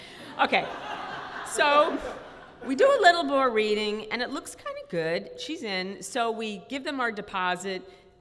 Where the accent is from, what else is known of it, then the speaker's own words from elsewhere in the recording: Queens, New York, United States; So, like Tara, I'm from Queens in the house. So it's probably no surprise that I'm not exactly woodsy, not outdoorsy